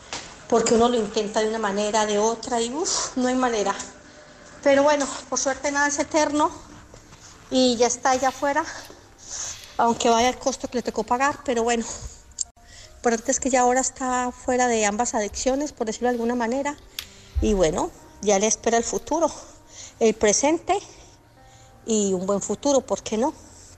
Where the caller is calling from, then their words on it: Barcelona, Catalonia, Spain; de Barcelona